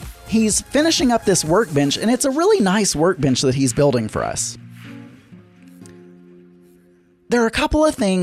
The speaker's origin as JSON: {"language": "English", "region": "Arkansas", "country": "United States", "tie": "born or raised there", "said": "I know I was born and raised in South Arkansas, and that's pretty common for South Arkansas"}